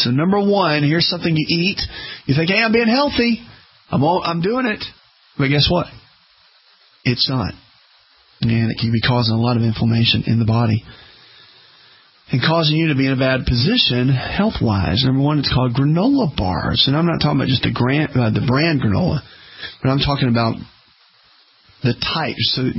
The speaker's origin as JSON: {"language": "English", "region": "the South", "country": "United States", "tie": "born or raised there"}